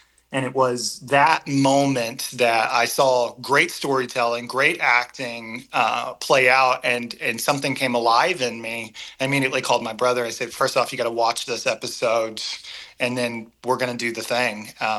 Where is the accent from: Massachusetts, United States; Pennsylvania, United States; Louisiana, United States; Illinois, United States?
Illinois, United States; We grew up in Southern Illinois, not a ton of resources, not a ton of opportunity in the way of the arts.